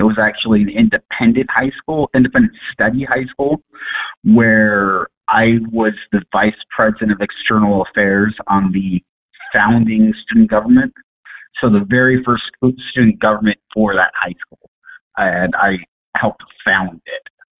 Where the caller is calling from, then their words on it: Pasco, Washington, United States; Pasco, Washington, in Tri-Cities, Washington.